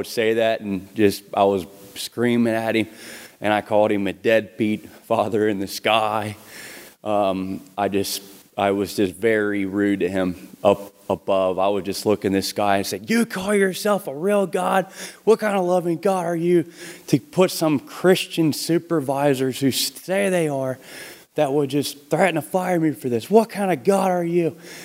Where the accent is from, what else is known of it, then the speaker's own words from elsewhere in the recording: Cincinnati, Ohio, United States; I'm from Cincinnati, Ohio. I was raised in church my whole life.